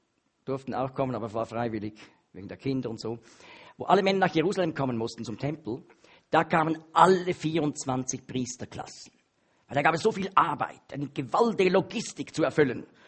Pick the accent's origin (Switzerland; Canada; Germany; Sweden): Switzerland; da in Luzern, bei uns in der Schweiz